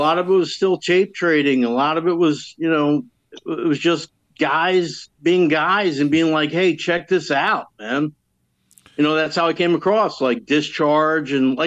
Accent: Chester, New York, United States; I'm actually from Chester, New York.

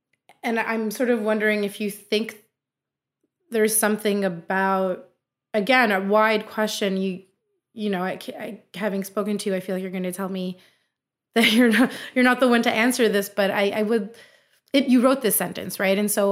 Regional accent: Canada; Being a Canadian and coming from a winter city

